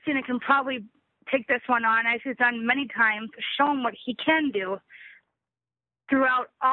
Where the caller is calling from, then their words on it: Minnesota, United States; I am calling from Minnesota.